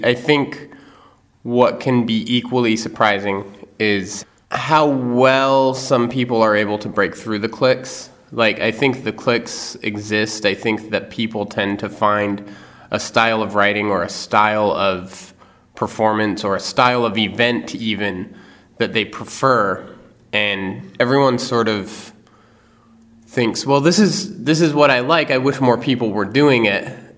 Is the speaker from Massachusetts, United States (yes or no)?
no; Seattle, Washington, United States; Yes, I grew up in Lake City neighborhood, which is in the north end of town, but there are ways in which it has a lot of similarities to the south end.